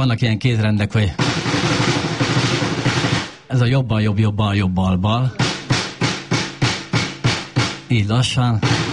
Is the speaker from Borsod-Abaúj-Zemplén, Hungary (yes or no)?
yes; Szerencs, Borsod-Abaúj-Zemplén, Hungary; Mi Szerencséről származunk, Borsod megyéből